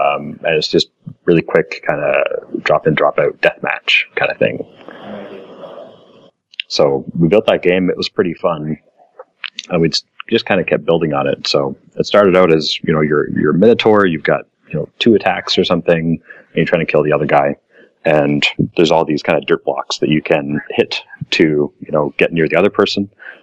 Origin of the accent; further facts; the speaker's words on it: Canada; I'm a Canadian, so I'm not gonna throw stones. I'm sure my accent's pretty thick.